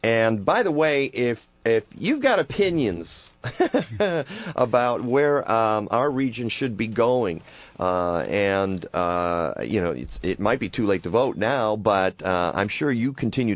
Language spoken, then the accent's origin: English; Detroit, Michigan, United States; I'm from Detroit, Bernie, so I know what it's like to have a blighted area.